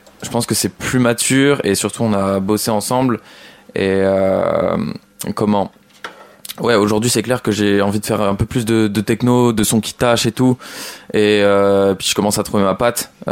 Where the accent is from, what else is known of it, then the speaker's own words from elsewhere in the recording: Besançon, Bourgogne-Franche-Comté, France; je suis de Besançon à la base, je suis venu à Dijon pour faire mes études